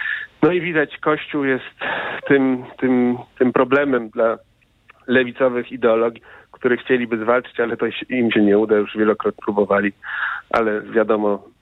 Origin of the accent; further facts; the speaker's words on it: Gdańsk, Pomeranian Voivodeship, Poland; Ja pochodzę z Gdańska, jestem gdańszczaninem od urodzenia, także jestem tutaj i będę tu bywał